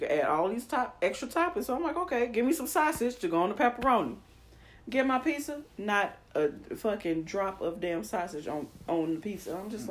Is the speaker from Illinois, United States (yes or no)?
yes; Chicago, Illinois, United States; Because even though I'm from Chicago, I can't tell you. I ain't been to Giordano's in like 7 or 8 years.